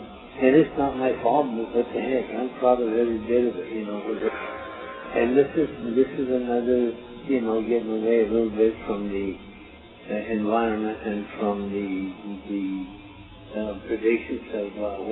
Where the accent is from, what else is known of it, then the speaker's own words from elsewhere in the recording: Aztec, New Mexico, United States; I come from Aztec, and there's some Yankee in my blood